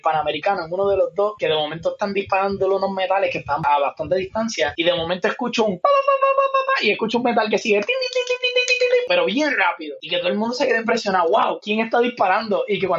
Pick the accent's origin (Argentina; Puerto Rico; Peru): Puerto Rico; yo soy un competidor de Puerto Rico, clase